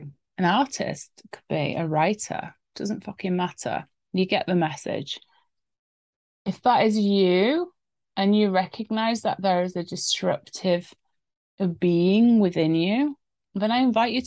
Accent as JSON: {"language": "English", "region": "England", "country": "United Kingdom", "said": "I'm English after all. I love my tea."}